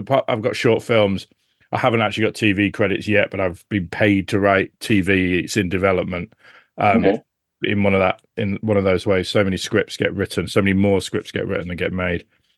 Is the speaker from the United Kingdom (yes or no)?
yes; Northampton, East Midlands, United Kingdom; I'm from Northampton, which comic fans might know as the home of Alan Moore.